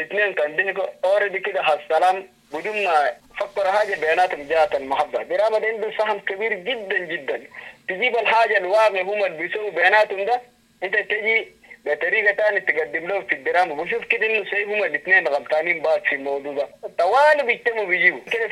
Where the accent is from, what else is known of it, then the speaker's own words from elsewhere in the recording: Sudan; احنا عندنا في السودان بالذات